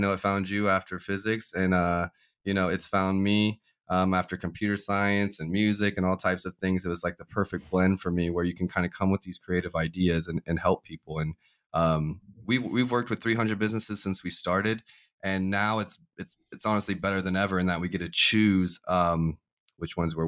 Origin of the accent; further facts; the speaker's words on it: Kansas City, United States; moved away; I'm from Kansas City. Like that was a good company to be in. And I moved to Tampa.